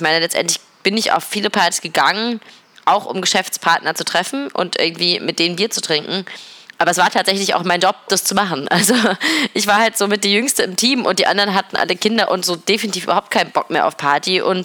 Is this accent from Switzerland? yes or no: no; Berlin, Germany; Ich selber bin Berlinerin und bin auf jeden Fall ein Kind des Nachtlebens immer gewesen.